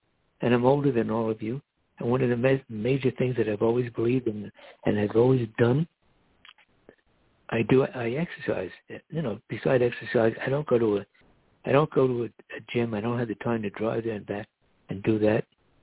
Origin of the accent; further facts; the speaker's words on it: Miami, Florida, United States; now in New York, United States; And to all my Latin friends back home in Miami, I'm broadcasting from New York today.